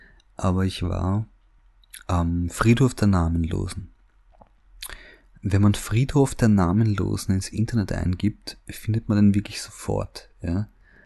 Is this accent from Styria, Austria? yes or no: no; Vienna, Austria; wenn man nachverfolgt als Wiener selber, ja, wo die bei dem Dreh waren, an welchen Spots